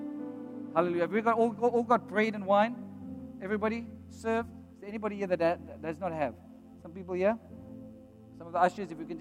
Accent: South Africa; But being a South African, there's nothing wrong with that.

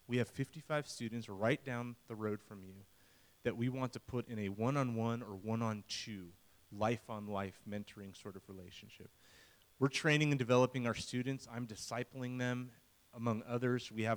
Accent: United States; just as an American, I'm married to a South African

